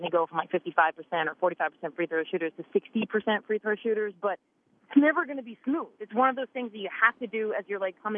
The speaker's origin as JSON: {"language": "English", "region": "Quebec", "country": "Canada", "tie": "born or raised there", "said": "I love Canada and I grew up near Montreal."}